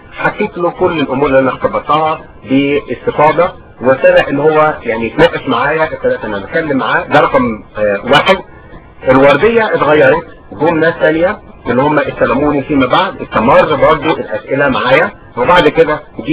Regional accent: Egypt; فتصريت كانسان مصري عايش في مصر

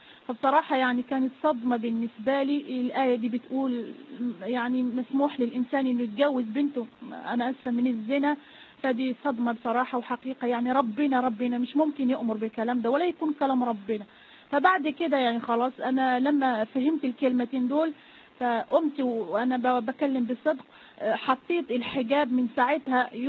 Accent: Morocco; accent: Moroccan; أنا أصلا مغربية، أنا سامحوني على لهجتي بس بحاول أتكلم عشان تفهموني، لأن شوية اللهجة المغربية صعبة في الفهم

